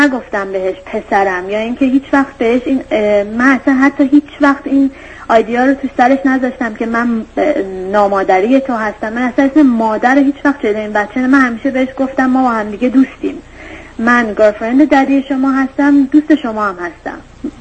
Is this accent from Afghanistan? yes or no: no; United States; شهری که ما توش زندگی میکنیم شهر خیلی کوچیکی هستش. من شهر بزرگی از آمریکا اومدم اینجا